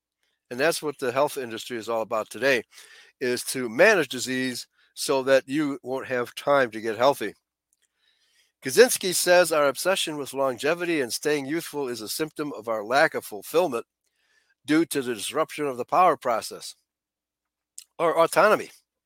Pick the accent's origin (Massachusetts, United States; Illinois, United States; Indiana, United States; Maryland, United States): Illinois, United States; Chicago; I was brought up in the German community of the city of Chicago